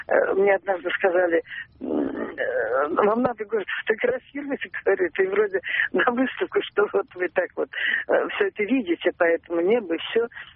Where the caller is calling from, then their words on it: Saratov, Saratov Oblast, Russia; Алло, я звоню из Саратова.